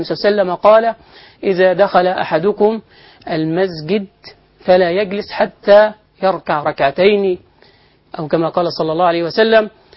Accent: Egypt; يعني مثل عندنا في مصر مثلا البلح الأسود هذا رطب

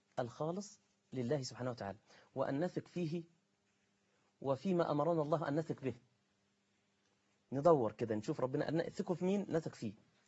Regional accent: Egypt

